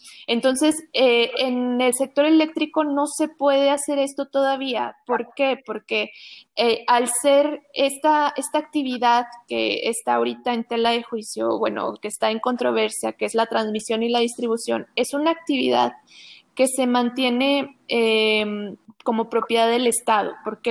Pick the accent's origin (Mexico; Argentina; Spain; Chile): Mexico; los servicios que nosotros como mexicanos merecemos